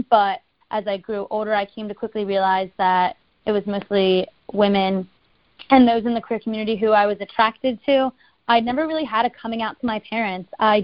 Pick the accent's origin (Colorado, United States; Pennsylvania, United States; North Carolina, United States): Pennsylvania, United States; Philadelphia; Philadelphia, outside of Philadelphia, Pennsylvania.